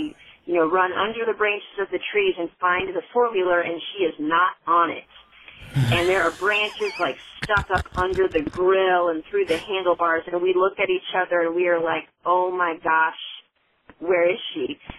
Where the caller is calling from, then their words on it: Greenville, Texas, United States; I'm calling from Greenville, Texas.